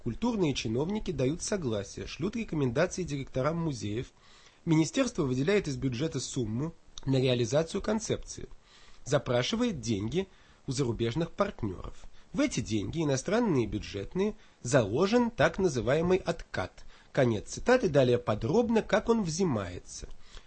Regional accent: Moscow, Russia; я коренной москвич

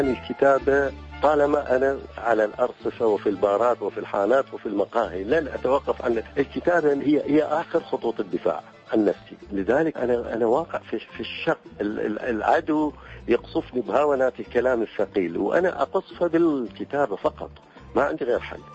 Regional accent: Baghdad, Baghdad Governorate, Iraq; أنا من مواليد بغداد عام 1961، في 1/4/1961، وهو يوم الكذب العالمي. احنا كنا قاعدين في منطقة شعبية فقيرة اسمها مدينة الثورة، اللي صارت بعدين مدينة صدام، وبعدين هسه الآن صارت مدينة الصدر.

